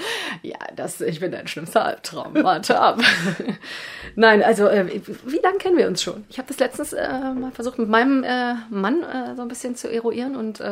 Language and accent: German; East Germany, Germany; now in West Germany; Also ich bin ja erst seit ein paar Jahren hier im Westen. Ich komme ja aus dem Osten und bin so eine kleine Ostmaus.